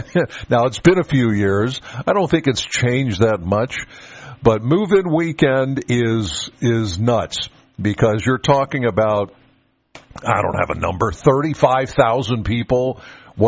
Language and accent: English; Penns Valley, Pennsylvania, United States; All right, I'm from Penns Valley.